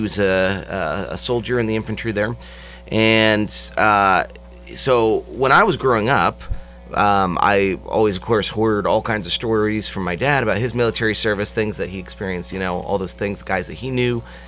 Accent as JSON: {"language": "English", "town": "Mount Zion", "region": "Illinois", "country": "United States", "tie": "born or raised there", "said": "I grew up in Mount Zion, Illinois, about 2 hours from here, over by Decatur. I'm the youngest of six children"}